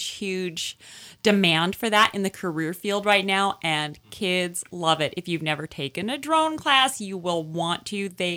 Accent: Kenai, Alaska, United States; I'm from Kenai, Alaska, so the mighty Kenai River was on my back porch.

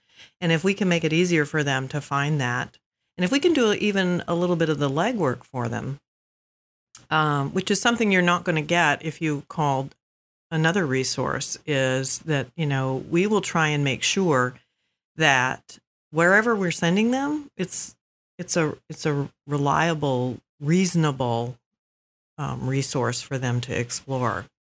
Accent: Atlanta, Georgia, United States; I came from Atlanta, Georgia, and it's incredible to me the number of resources that we have for a small community.

